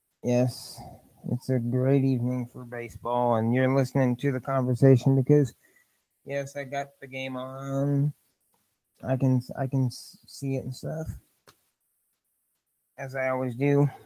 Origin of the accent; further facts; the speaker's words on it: Indiana, United States; This is my home state.